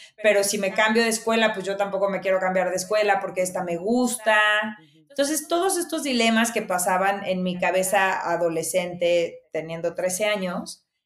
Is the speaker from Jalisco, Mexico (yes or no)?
no; León, Guanajuato, Mexico; Yo crecí en León, Guanajuato, en provincia, viví allá 20 años y bueno, pues es una sociedad tradicional donde son muy religiosos